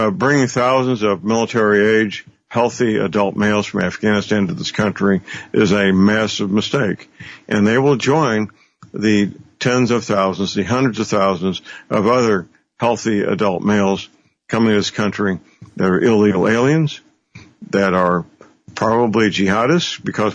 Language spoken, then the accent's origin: English; Missouri, United States; Now, here in my home state, in Missouri, we have two Muslim terrorist groups in Columbia, Missouri